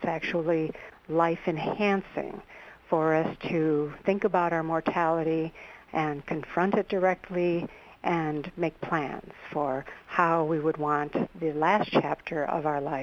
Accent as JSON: {"language": "English", "region": "Illinois", "country": "United States", "tie": "born or raised there", "said": "I grew up in Illinois, and I was a candy striper at St. Joseph's Hospital in Joliet, Illinois."}